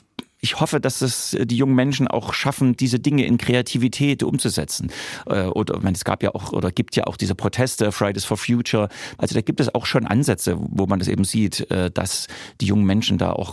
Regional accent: Leipzig, Saxony, Germany; accent: Leipzig dialect; Man hört das vielleicht an meinem charmanten Leipziger Dialekt, dass ich also in den 80er Jahren in Leipzig groß geworden bin.

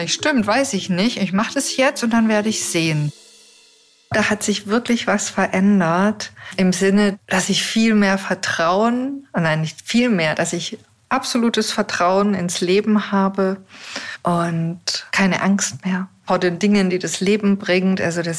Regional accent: Neu-Ulm, Bavaria, Germany; now in Ulm, Germany; ich bin jetzt gerade vor einem halben Jahr wieder hier nach Ulm in meine Heimatstadt gezogen. Sprich, Neu-Ulm ist meine Heimatstadt, ich will ehrlich sein, aber jetzt bin ich in Ulm.

